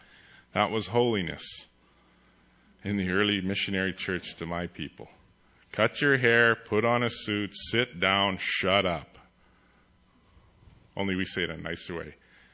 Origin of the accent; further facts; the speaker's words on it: Canada; first language Cree; English is a second language; My mother tongue is Cree, but I have lost my own language. So when I would go up in northern Alberta, I used an interpreter.